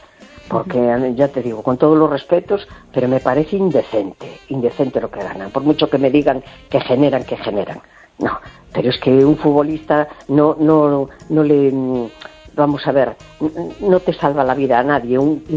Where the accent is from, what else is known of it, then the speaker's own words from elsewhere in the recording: Spain; born there; Y soy española porque nací aquí. Nada más, es una circunstancia de la vida.